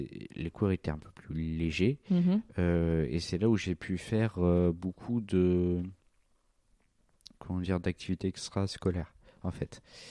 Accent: Île-de-France, France; Et j'ai grandi dans le Val d'Oise.

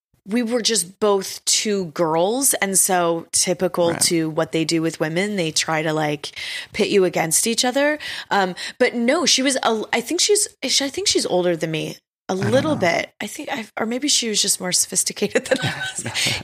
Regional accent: Texas, United States; I'm from Texas and very new to things. I think 15 years old when we did that movie, 14 or 15.

